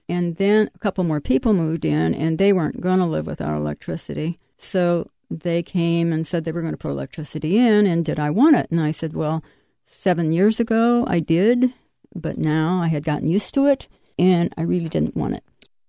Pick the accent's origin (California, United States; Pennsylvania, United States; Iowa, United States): Iowa, United States; born there; I was born in Iowa on a farm. I have 2 brothers, and actually I started riding horses when I was 5.